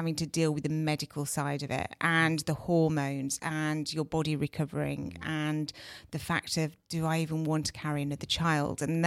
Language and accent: English; United Kingdom; as British people, we're really bad at letting people sit in pain and letting them grieve and acknowledging how bad it is.